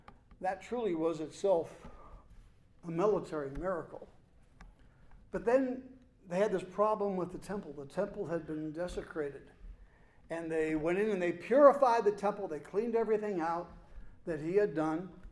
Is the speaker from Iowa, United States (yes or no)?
no; Long Island, New York, United States; When I was growing up on Long Island in New York back in the 50s, we could always tell who was Christian and who was Jewish during the holiday season.